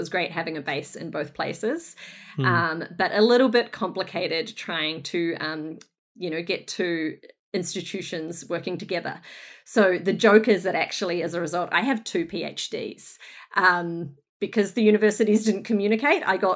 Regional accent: Northland, New Zealand; now in Brunswick, Australia; But I hail from Northland in New Zealand, Aotearoa, where I was very fortunate to grow up and get educated and work for a little bit.

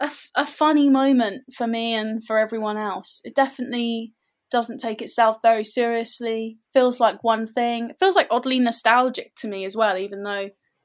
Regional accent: South East England, United Kingdom; I think like the Isle of Wight is such a cool place to live.

